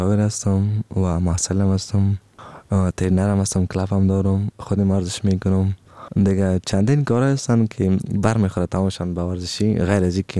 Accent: Afghanistan; ما افغان هستم

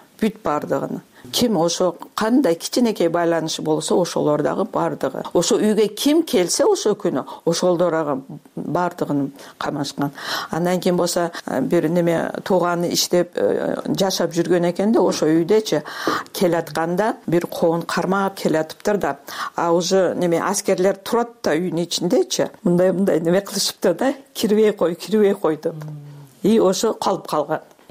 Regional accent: Kyzyl-Kiya, Batken Region, Kyrgyzstan; born there; Ошо биз Кызылкияда төрөлгөнмүн.

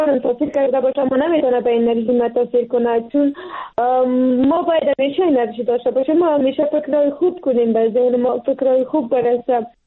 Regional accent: Afghanistan; ما پشتون هستیم و یا افغان هستیم

